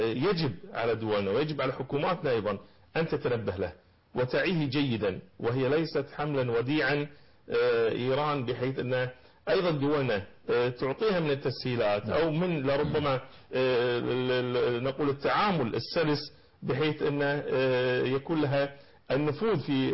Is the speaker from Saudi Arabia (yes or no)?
no; Kuwait